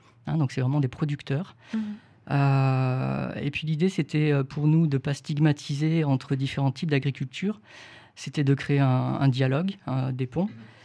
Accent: Saint-Marcel-lès-Valence, Auvergne-Rhône-Alpes, France; je suis né dans la Drôme. Il y a quelques années, donc j'ai toujours vécu à Saint-Marcel-les-Valences

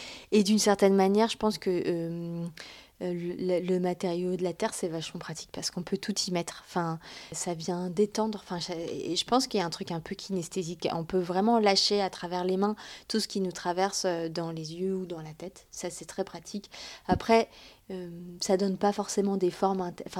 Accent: Grand Est, France; C'était à Bazeuil-et-Ménil, dans mon village des Vosges. Parce que je suis née dans les Vosges, en fait.

